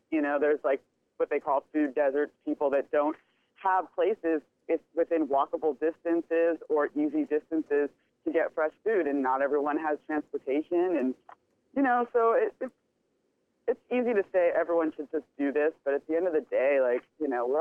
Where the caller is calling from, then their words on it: San Diego, California, United States; from San Diego.